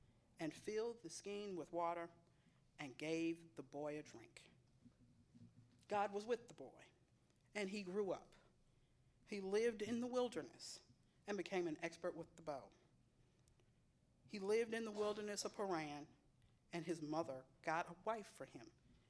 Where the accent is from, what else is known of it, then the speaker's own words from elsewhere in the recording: St. Louis, Missouri, United States; Now, growing up in St. Louis, we always walk down the middle of the street. It's what we do.